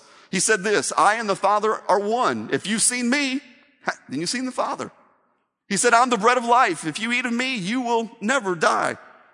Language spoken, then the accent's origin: English; Evansville, Indiana, United States; born there; Now, I was born on December 7th, 1973, at Welburn Hospital in Evansville, Indiana.